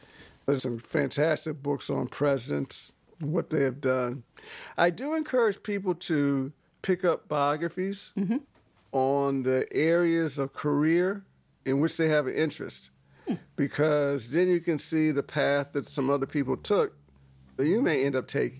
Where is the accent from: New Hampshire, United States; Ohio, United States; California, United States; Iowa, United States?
Ohio, United States; Toledo; I grew up in Toledo, Ohio, which has a strong public library system.